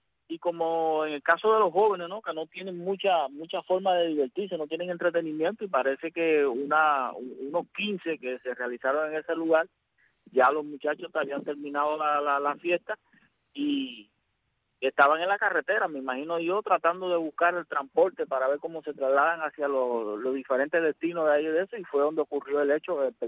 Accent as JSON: {"language": "Spanish", "country": "Cuba"}